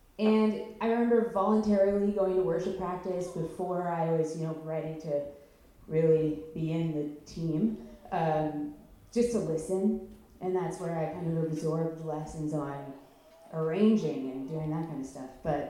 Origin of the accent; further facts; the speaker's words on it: Yellowknife, Northwest Territories, Canada; I am from Yellowknife, Northwest Territories.